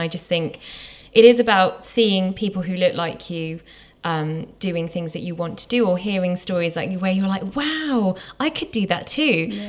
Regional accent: United Kingdom; finding out I'm British and I'm Indian and this is what it means

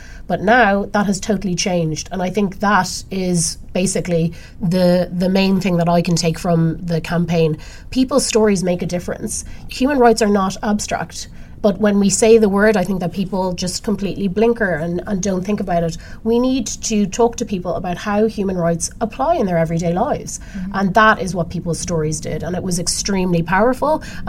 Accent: Ireland; as you know, I'm an Irish human rights person

